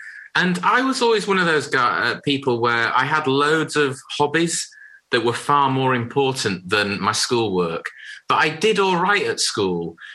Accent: Harrogate, Yorkshire and the Humber, United Kingdom; I grew up in Harrogate in Yorkshire. I went to St. Peter's originally

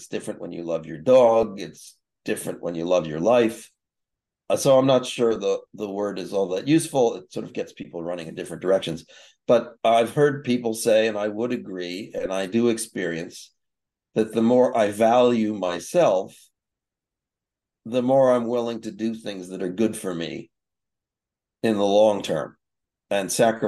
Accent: East Coast, United States; now in West Coast, United States; I'm on the West Coast now. It's interesting. I grew up on the East Coast

